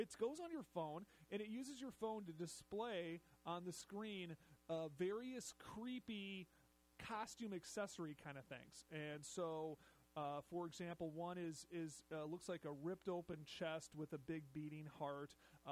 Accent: Minnesota, United States; this is just how I remember Halloween from when I was growing up in Minnesota.

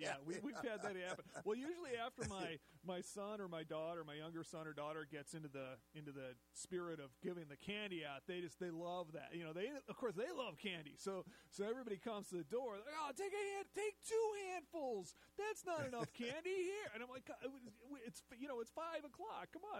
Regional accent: Minnesota, United States; this is just how I remember Halloween from when I was growing up in Minnesota.

